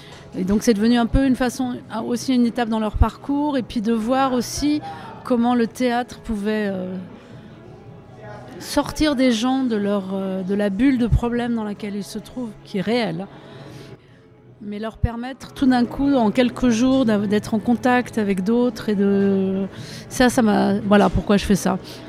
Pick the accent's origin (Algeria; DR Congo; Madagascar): Algeria; also born or lived in France / Germany; mon père est syrien, ma mère est française, je suis née en France, j'ai grandi en Algérie, j'ai vécu 10 ans en Allemagne.